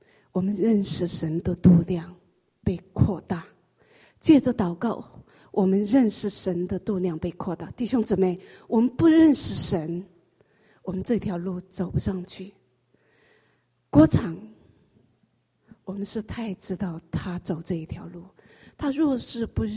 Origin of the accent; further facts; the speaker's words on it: China; 我们从中国大陆来的弟兄姊妹，尤其我们也是我们中国人